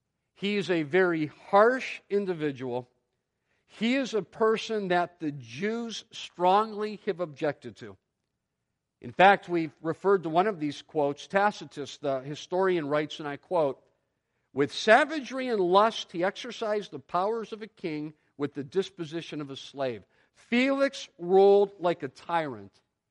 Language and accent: English; Cleveland, Ohio, United States; I grew up in Cleveland, and I grew up a sports fan in Cleveland.